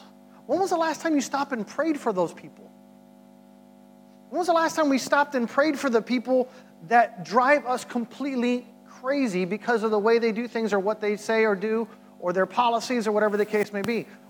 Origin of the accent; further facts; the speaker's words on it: United States; And as an American, you can understand why that can be difficult right now.